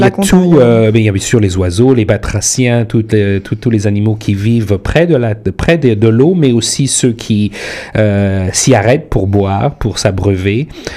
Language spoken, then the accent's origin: French; Brittany, France; Voilà, je viens de Bretagne, comme tu le sais peut-être